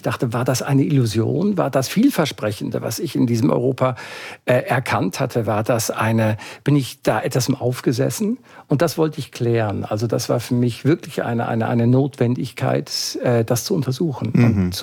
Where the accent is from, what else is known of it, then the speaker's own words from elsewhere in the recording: Switzerland; also born or lived in Germany; Ich habe einen ukrainisch-russischen Namen. Ich bin in Deutschland geboren, in der Schweiz aufgewachsen.